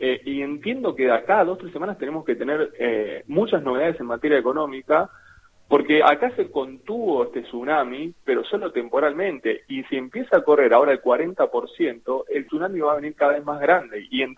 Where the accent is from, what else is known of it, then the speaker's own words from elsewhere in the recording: Argentina; nosotros mismos como argentinos y como ahorristas